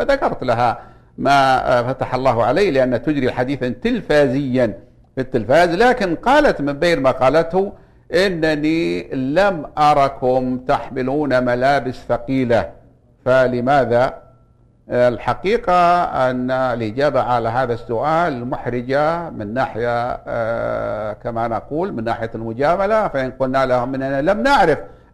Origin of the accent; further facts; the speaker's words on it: Mecca, Makkah Province, Saudi Arabia; يأتون إلى بلادنا مكة المكرمة وهي بلاد حارة